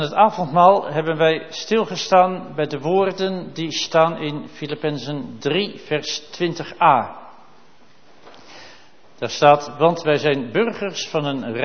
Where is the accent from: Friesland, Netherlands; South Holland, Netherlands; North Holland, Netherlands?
Friesland, Netherlands; En uit Friesland komende is dat toch altijd iets speciaals.